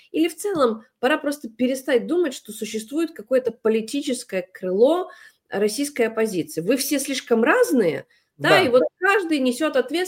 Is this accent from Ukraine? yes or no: yes; Ukraine; я тут даже обратила внимание на эту тему не столько как журналист, сколько как украинка.